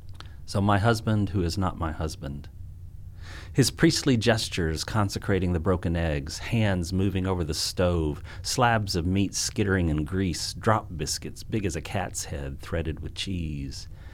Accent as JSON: {"language": "English", "region": "Arkansas", "country": "United States", "tie": "born or raised there", "said": "I was born and raised in Arkansas, and this happened in Arkansas, and I was the first Arkansas poet that they had ever published."}